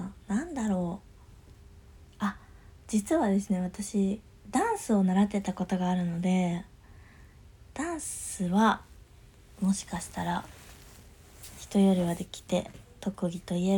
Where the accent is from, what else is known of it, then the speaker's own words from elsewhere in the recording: Kanto, Japan; 出身は関東です